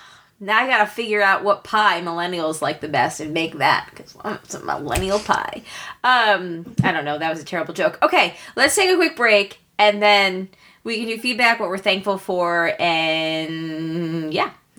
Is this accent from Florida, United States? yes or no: no; New York, United States; I'm from New York, so I guess I have to go